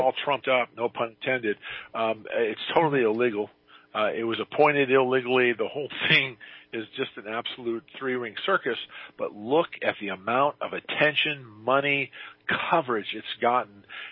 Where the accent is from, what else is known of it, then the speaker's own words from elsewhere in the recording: Arizona, United States; not just in my home state of Arizona, but in other Western states